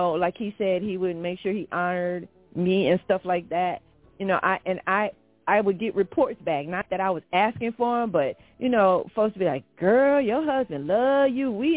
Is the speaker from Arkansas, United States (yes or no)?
yes; Little Rock, Arkansas, United States; I'm from Little Rock, Arkansas. I'm chill, low key.